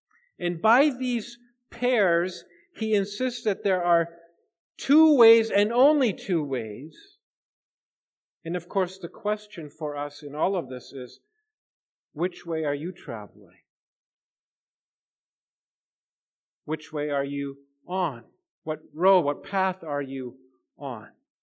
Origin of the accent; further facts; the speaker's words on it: Germany; growing up in Germany as a kid